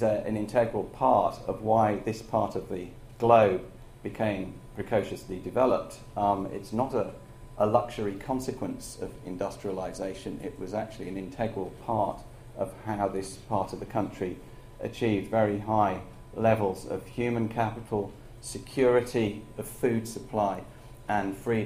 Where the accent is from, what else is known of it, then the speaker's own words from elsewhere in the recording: Hull, Yorkshire and the Humber, United Kingdom; born there; I was born in Yorkshire, actually, a long time ago, in Hull, when it used to be part of Yorkshire. So it's nice to be back in my home county.